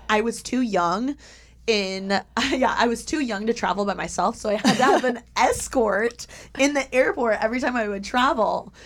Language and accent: English; Indiana, United States; And I'm from Indiana, so I would fly to Detroit